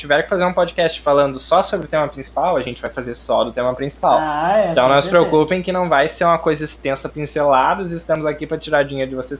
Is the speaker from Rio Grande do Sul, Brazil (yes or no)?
yes; Rio Grande do Sul, Brazil; accent: gaúcho; Eu tenho um sotaque gaúcho que talvez estresse vocês. Eu falo muito bah.